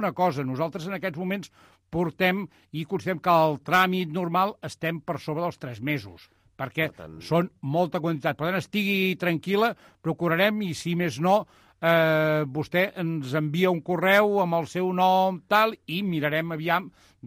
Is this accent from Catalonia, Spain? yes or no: yes; Terrassa, Catalonia, Spain; molt bon dia per Terrassa, perquè jo també ho soc de Terrassa